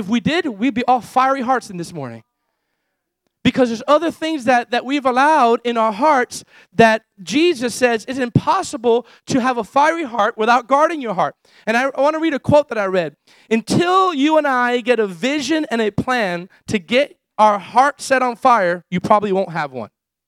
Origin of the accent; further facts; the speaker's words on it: Ecuador; We came from Ecuador, and when we were in Ecuador, there's this one song that was in Spanish